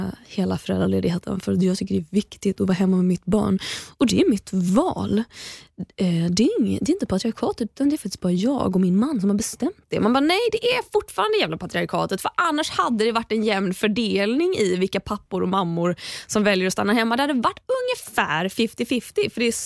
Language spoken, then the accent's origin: Swedish; Sweden; Kultur, att vi är uppvuxna i Sverige